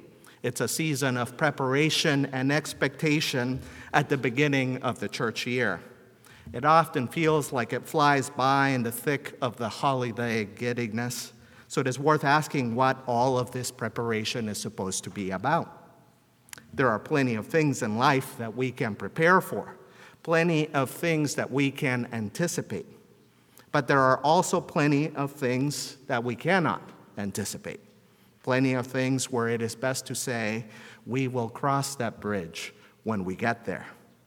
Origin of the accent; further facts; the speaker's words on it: Pacific Northwest, United States; also born or lived in South; I grew up in the Northwest. I have spent plenty of time in the sweltering heat of the South.